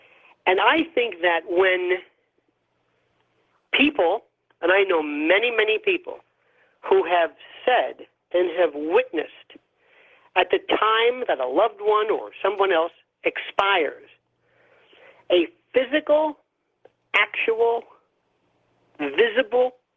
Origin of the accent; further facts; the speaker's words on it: Tampa, Florida, United States; Well, I was raised in Tampa, and I went to a Jesuit high school